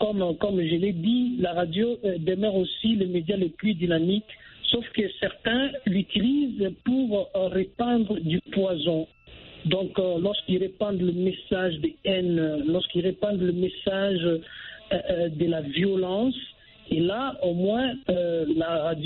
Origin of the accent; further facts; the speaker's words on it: DR Congo; comme ici chez nous, en RDC